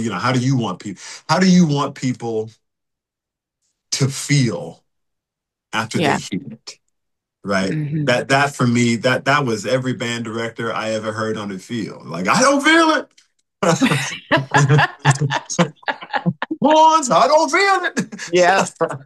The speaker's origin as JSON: {"language": "English", "region": "Deep South", "country": "United States", "said": "I grew up in the historically black college tradition. I'm from the Deep South. My dad went to Alabama State."}